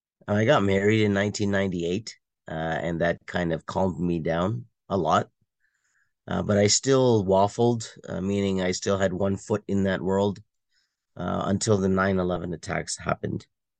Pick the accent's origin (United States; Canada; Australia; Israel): Canada; Toronto, Ontario; I'm born and raised in Toronto, Canada. Family is from India, conservative Muslims. Basically, grew up with an identity crisis here in Canada. Muslim Indian